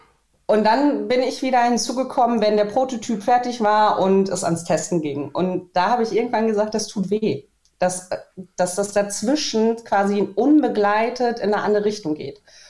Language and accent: German; North Rhine-Westphalia, Germany; born there; Ich bin, eigentlich bin ich gebürtige Sauerländerin, aber vom Herzen definitiv norddeutsch.